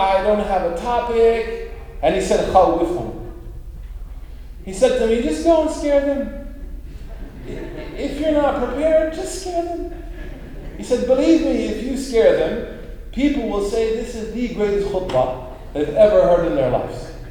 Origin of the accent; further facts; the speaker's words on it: Oklahoma, United States; I remember in the country, I'm from Oklahoma, so this actually is a big city to me.